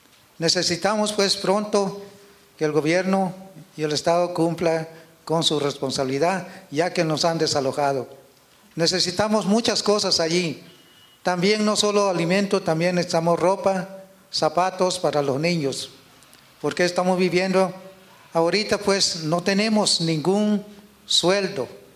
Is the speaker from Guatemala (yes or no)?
yes; Guatemala; nosotros como ciudadanos guatemaltecos tenemos derecho a un pedazo de tierra para poder cultivarla.